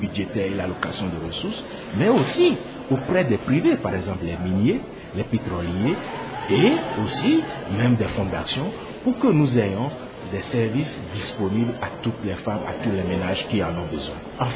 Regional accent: Kasaï, DR Congo; que ce soit chez nous au Kasaï en RDC

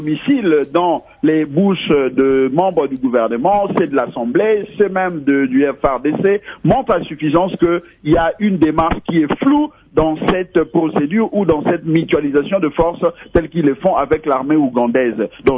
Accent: DR Congo; ceux qui meurent là-bas ont le même sang que moi j'ai en tant que Congolais

